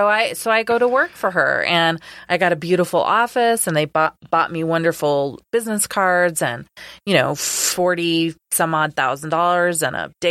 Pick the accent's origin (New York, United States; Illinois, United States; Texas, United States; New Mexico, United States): New Mexico, United States; Albuquerque; I'm from Albuquerque and I graduated from law school in 2001. I moved back to New Mexico in 2001